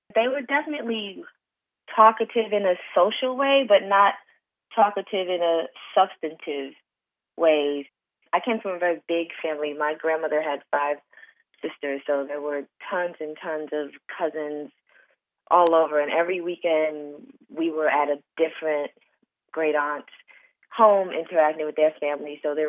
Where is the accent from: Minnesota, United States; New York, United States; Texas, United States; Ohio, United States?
New York, United States; Brooklyn; I grew up in Brooklyn, New York, during the 80s, when New York was not yet gentrified.